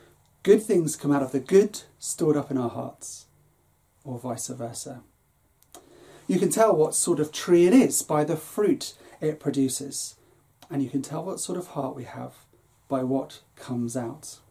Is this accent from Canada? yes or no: no; United Kingdom; But I'm British and you're a C of E vicar, Dave.